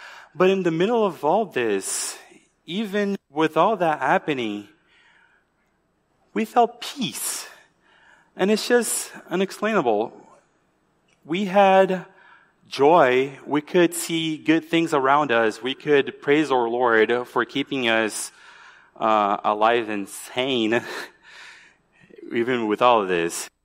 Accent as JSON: {"language": "English", "country": "Brazil", "accent": "Brazilian", "said": "I'm from Brazil. You might have noticed that I have a kind of a southern accent. It's southern from South America. So we are from Brazil"}